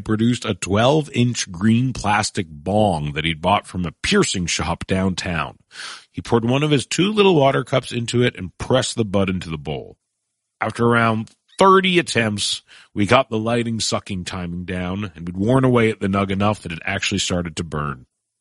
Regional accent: Vancouver, British Columbia, Canada; I'm from Vancouver, which is and always has been one of the most liberal cities in the world when it comes to weed.

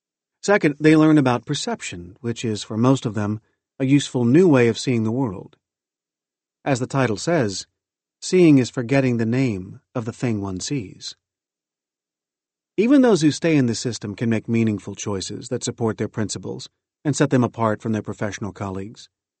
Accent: Bronx, New York, United States; When I grew up in the Bronx, my friend Mark got a lot of pressure from his parents

